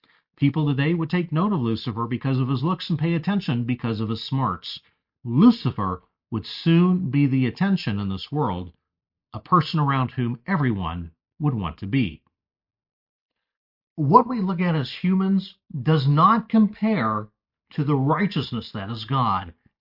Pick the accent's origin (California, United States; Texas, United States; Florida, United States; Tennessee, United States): Texas, United States; El Paso; in my hometown of El Paso, Texas